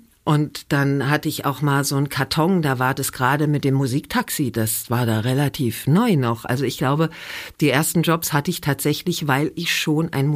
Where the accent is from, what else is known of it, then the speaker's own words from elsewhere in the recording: Ingelheim am Rhein, Rhineland-Palatinate, Germany; accent: Rhenish Hessian; Du hast auch das Rheinhessisch noch gehört. Ich komme ja aus Rheinhessisch, genau. Ich komme ja aus Ingelheim am Rhein, aus dem schönen Rheinhessen. Und das hast du gehört.